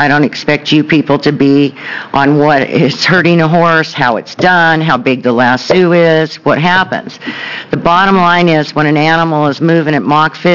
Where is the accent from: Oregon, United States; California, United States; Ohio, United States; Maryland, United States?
Oregon, United States; Salem; now in Bend, United States; I was born and raised in Salem, Oregon, and now reside in Bend